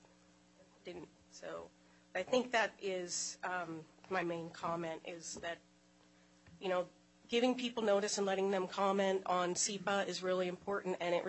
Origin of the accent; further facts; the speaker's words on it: Black Diamond, Washington, United States; also born or lived in Bellevue; I'm from Bellevue, and I grew up in Black Diamond.